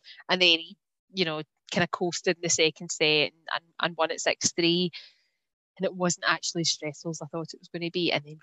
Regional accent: Scotland, United Kingdom; because I was being too Scottish and you know, not posh enough for Queens

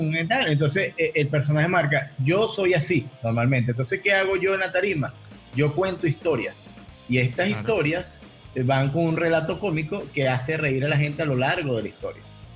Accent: Lara, Venezuela; Yo soy guaro, yo soy venezolano y soy guaro

